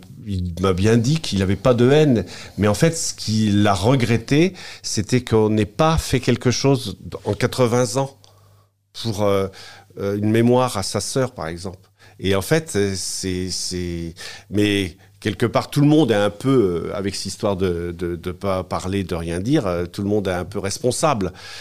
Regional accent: Vieil-Baugé, Pays de la Loire, France; born there; also born or lived in Paris region; je suis né à Vieille-Baugé, donc c'est dans le Maine-et-Loire, c'est un petit village. J'ai vécu 30 ans en région parisienne, et je suis revenu parce que j'ai été muté ici au Lude, et en fait, je suis revenu par ici parce qu'en fait, j'adore mes racines.

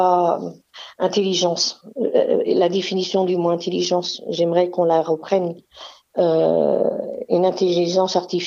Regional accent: France; Oui, donc au niveau national, chez nous, en France, on n'est pas clair.

